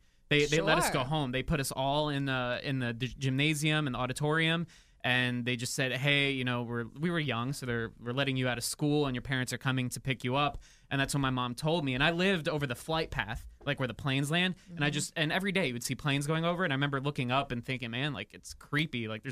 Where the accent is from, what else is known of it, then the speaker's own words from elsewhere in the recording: New York, United States; So I grew up 30 miles outside of New York City, so I'd say, you know, that's pretty close.